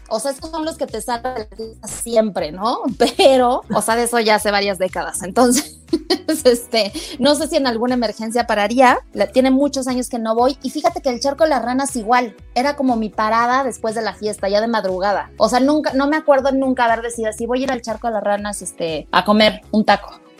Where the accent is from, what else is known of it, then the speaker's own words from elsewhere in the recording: Mexico City, Mexico; sí soy tan chilanga que si yo salgo de Ciudad de México